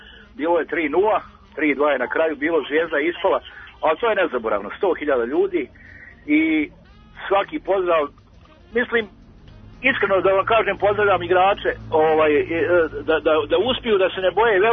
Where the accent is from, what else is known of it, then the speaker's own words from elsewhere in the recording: Republika Srpska, Bosnia & Herzegovina; Kratko najavim, iz Krajine sam